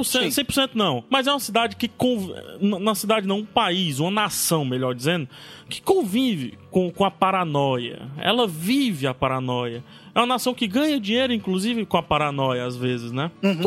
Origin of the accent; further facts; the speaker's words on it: Brazil; Brasil, eu sou do Brasil